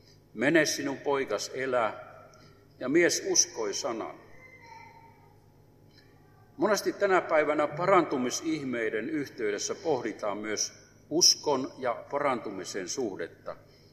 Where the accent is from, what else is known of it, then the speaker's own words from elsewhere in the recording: Northern Finland, Finland; Lapsuuteni asuin Pohjois-Suomessa.